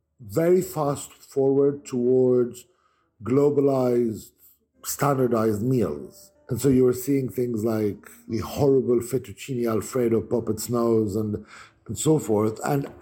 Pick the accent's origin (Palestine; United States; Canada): Palestine; Bethlehem, West Bank; So I grew up in Bethlehem, but I went to the French school in Jerusalem.